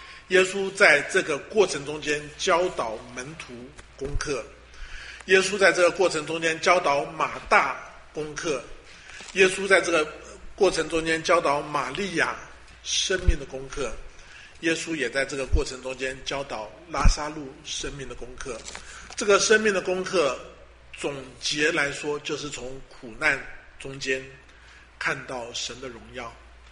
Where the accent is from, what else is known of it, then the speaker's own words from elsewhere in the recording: China; 那我们中国人有一句话说养兵千日